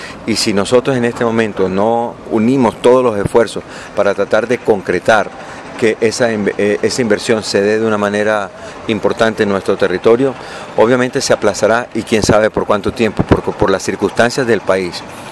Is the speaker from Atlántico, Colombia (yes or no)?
yes; Barranquilla, Atlántico, Colombia; nosotros, como barranquilleros, como atlanticenses, como gente de la región Caribe